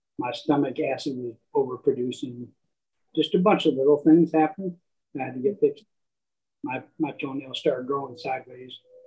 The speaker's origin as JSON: {"language": "English", "town": "Dallas", "region": "Texas", "country": "United States", "said": "I'm from Texas, Dallas, Texas. I got injured in Michigan in a water accident, and my brother lives down the street, so he could help me out some."}